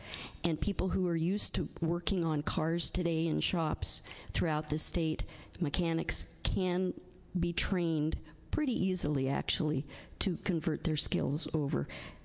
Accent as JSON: {"language": "English", "town": "Forest Grove", "region": "Oregon", "country": "United States", "said": "I'm from Forest Grove."}